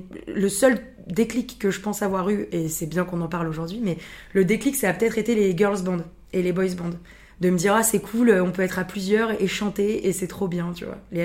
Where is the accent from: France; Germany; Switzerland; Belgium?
France; Villeurbanne, Auvergne-Rhône-Alpes; also born or lived in Lyon; Alors moi, je suis née à Lyon. J'ai grandi avec ma famille dans la banlieue de Villeurbanne, qui est juste à côté de Lyon, vraiment très accolée. Donc j'ai grandi dans ce qu'on appellerait une cité, vraiment, avec toutes les cultures.